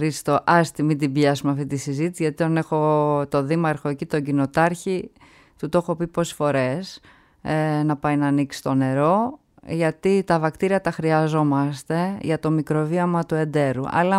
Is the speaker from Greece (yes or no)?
yes; Platanos, Greece; καταγωγή από τον Πλάτανο, από το χωριό μου.